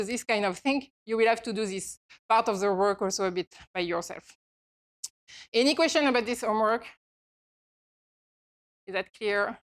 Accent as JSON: {"language": "English", "country": "France", "second_language": "English", "said": "I come from France, and in Europe, I would say that it's not so much the case."}